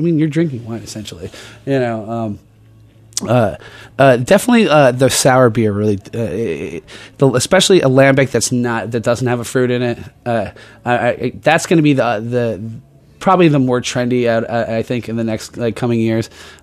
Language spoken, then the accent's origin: English; New Jersey, United States; Yeah, I mean, like I'm from Jersey. We love pork roll.